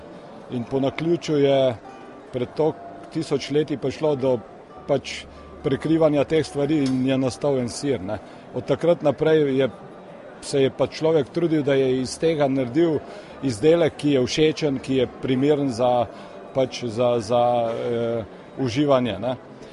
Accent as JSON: {"language": "Slovenian", "town": "Gorenja vas", "region": "Upper Carniola", "country": "Slovenia", "said": "smo iz Gorenje vasi v Poljanski dolini. To je dolina levo od Škofje Loke, ki se konča Žirmi in nadaljuje proti Logatcu."}